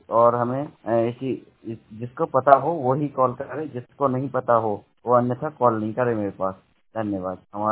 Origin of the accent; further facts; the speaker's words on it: Budaun, Uttar Pradesh, India; और हम जिला बदायूं से हैं